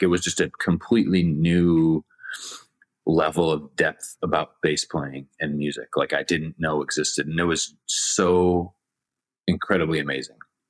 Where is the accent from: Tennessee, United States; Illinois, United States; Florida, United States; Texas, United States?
Illinois, United States; Chicago; the thought of going to work for an opera company in Chicago, my hometown, which was exciting